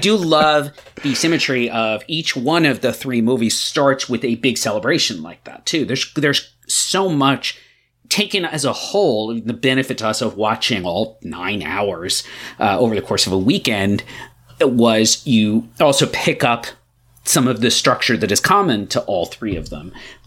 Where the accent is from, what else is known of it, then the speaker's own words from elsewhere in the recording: New York, United States; as a New Yorker, as somebody with Italian roots. I grew up outside the city. My parents both grew up in the Bronx.